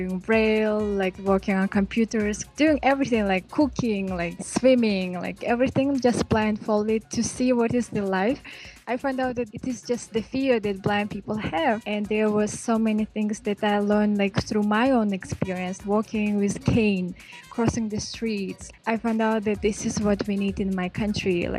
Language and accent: English; Bishkek, Kyrgyzstan; English is a second language; also born or lived in Osh; I am 28 years old. I am from Bishkek.